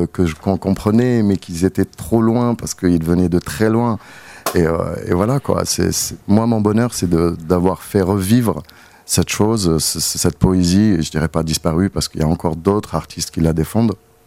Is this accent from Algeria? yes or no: yes; Algeria; je suis né en Algérie, j'ai grandi en Algérie, toute mon enfance.